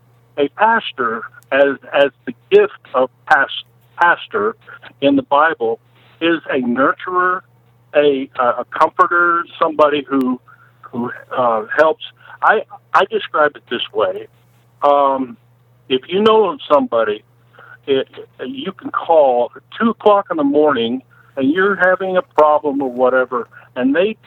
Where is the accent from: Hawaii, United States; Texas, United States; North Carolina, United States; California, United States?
California, United States; Well, I'm 67 years old. I grew up in California, went in the Navy during the Vietnam War.